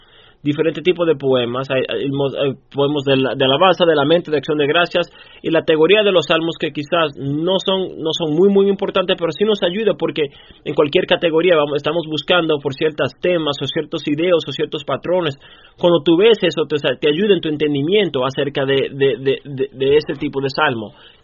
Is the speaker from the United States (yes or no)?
yes; United States; como americanos nosotros quizás, aun si tenemos un interés en la idea de real o de familias reales, lo mantenemos como que a melo dejo, o sea, luchamos una guerra para separarnos de la idea de teniendo un rey